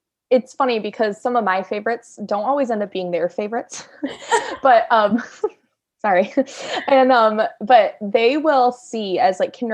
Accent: Hope, United States; So I am from Hope. It's a little township right outside of Sanford. I went to high school, like you said, at Meridian with you.

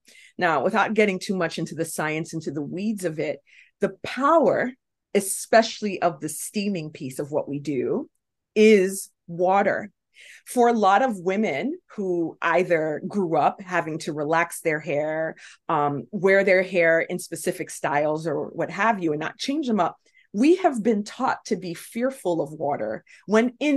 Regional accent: New York, United States; I'm from New York. I live in the city or based in Brooklyn, and there is a small hamlet upstate called Rensselaerville.

